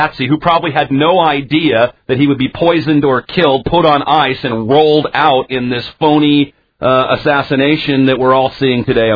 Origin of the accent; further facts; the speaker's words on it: Seattle, Washington, United States; I know Aaron very well. I grew up in Seattle where he came up on TV.